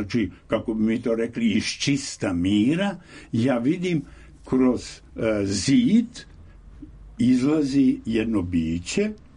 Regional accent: Frkašić, Lika-Senj County, Croatia; Ja sam iz Like. Iz blizine Korenice, selo Frkašić.

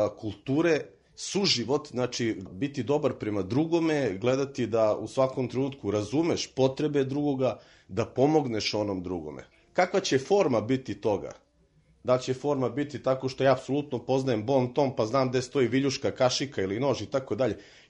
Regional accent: Montenegro; pošto sam poreklom iz Crne Gore

